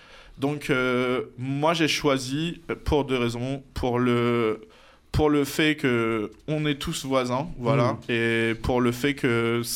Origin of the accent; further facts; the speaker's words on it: Normandy, France; je suis normand, j'aime la Normandie. Je l'ai quitté, je l'ai regretté, je suis revenu